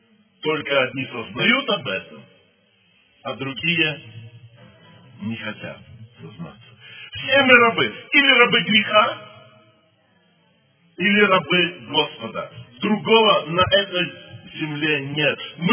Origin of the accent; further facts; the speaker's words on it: Belarus; moved away as an adult; now in Moscow, Russia; а мы жили в Беларуси, я родом из Белоруссии. Я всю свою жизнь прожил в Белоруссии. И только в 2000 году я был призван на служение в Москву